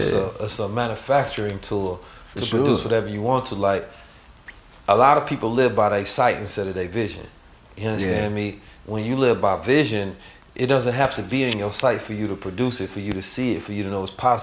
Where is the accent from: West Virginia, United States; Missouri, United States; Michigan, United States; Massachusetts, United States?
Missouri, United States; St. Louis; growing up in St. Louis, that's what it is, though, man.